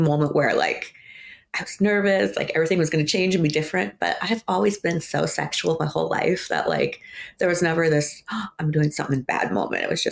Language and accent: English; Ohio, United States; I'm originally from Ohio, so I started dancing up there